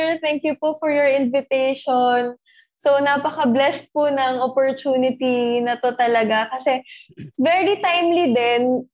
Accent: Lipa, Calabarzon, Philippines; Ayun po, I'm 24 years old. I'm from Lipa City, Batangas. Pero ang aming convent po is based here in Padre Garcia, Batangas.

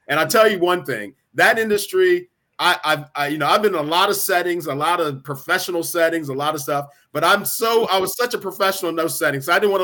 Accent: East Coast, United States; Actually, I grew up on the East Coast

